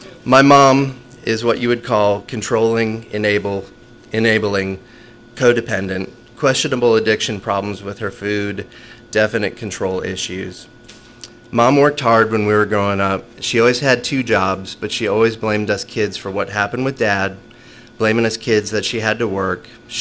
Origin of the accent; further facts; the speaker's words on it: Wisconsin, United States; I grew up in Wisconsin, the land of dairy and booze.